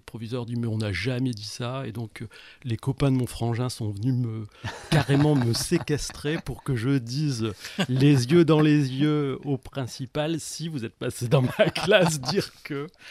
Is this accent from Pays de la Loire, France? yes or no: no; Arras, Hauts-de-France, France; born there; moved away as an adult; Ouais, je suis né à Arras, rue de la République, derrière la gare. Il y a 54 ans.